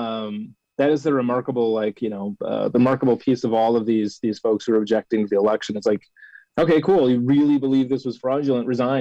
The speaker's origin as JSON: {"language": "English", "country": "United States", "said": "You do not get any, in my book, as an American, as somebody who's proud to be an American, trying to overthrow our democratic republic"}